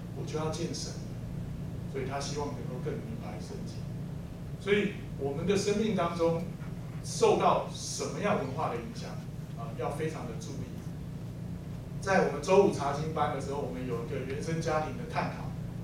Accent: Taiwan; 例如说，我从台湾过来，

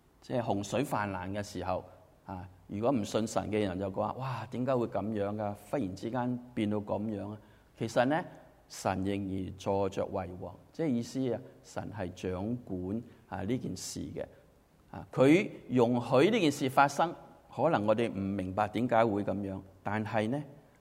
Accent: Hong Kong; 我也都很爱护香港，因为我在那里长大。

